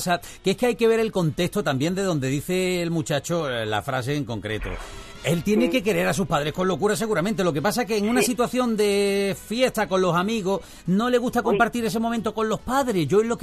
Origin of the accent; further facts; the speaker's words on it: Málaga, Andalusia, Spain; Yo de Málaga.